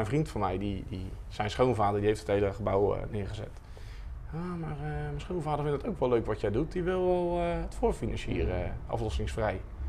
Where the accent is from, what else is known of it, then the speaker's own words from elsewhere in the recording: South Holland, Netherlands; Want ik kwam met de tuinbouw als Westlander.